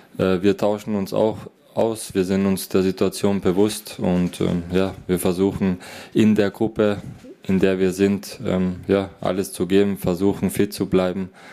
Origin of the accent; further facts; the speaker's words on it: Graz, Styria, Austria; Ich komme aus Graz, ich bin da aufgewachsen.